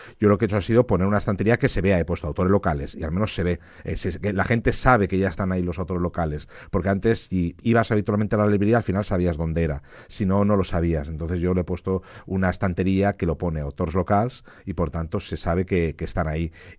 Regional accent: Elche, Valencian Community, Spain; que soy de aquí de Elche, que he escrito este libro

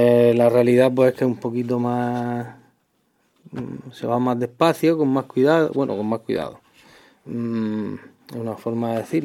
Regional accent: Águilas, Region of Murcia, Spain; now in Orihuela, Spain; Yo soy de Águila y me vine para Orihuela

